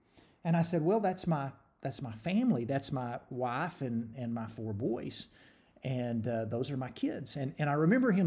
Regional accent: Texas, United States; I'm from Texas.

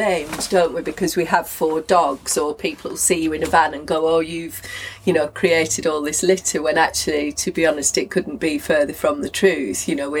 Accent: Blackburn, North West England, United Kingdom; now in Bournemouth, United Kingdom; I'm from Lancashire, I was born and brought up in Blackburn. Our base now is in Bournemouth on the south coast, and we live near the beach

